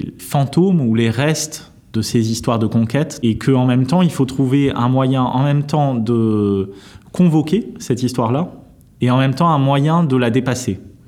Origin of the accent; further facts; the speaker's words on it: French Guiana; moi, je viens de Guyane et que ces paysages, c'est des paysages qui sont des paysages d'enfance.